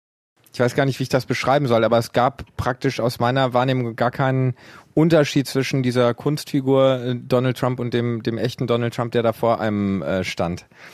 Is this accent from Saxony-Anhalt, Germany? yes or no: no; Iserlohn, North Rhine-Westphalia, Germany; ich komme aus Iserlohn. Das ist eine kleine Stadt im Sauerland mit 100.000 Einwohnern.